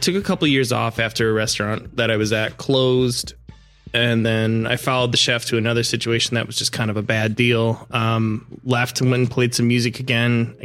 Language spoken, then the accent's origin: English; Naperville, Illinois, United States; In Naperville, yeah. No, I grew up on the Northwest side.